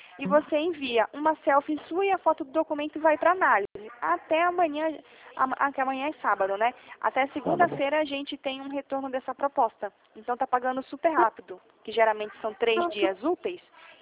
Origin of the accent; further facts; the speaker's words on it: Pará, Brazil; now in São Paulo, Brazil; Ah, eu sou de lá. Nasci lá, tô morando em São Paulo agora.